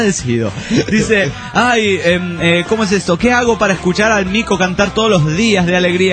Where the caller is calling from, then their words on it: La Paz, Baja California Sur, Mexico; de La Paz, Baja California.